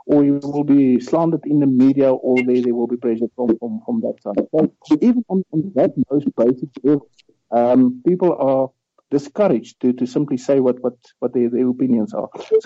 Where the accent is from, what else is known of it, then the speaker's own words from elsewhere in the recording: South Africa; For me as a South African, it's impossible to believe that we are not even that newsworthy.